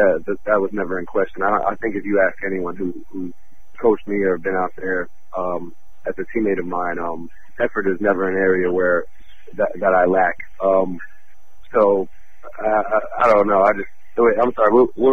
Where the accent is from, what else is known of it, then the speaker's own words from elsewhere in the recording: Nassau, New York, United States; He used to be the head coach of Nassau Community College, and I'm from Nassau, right on Long Island.